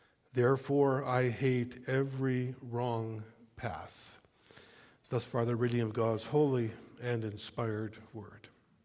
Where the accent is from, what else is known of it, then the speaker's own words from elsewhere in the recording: United States; since I grew up in the States, I didn't really get any Dutch.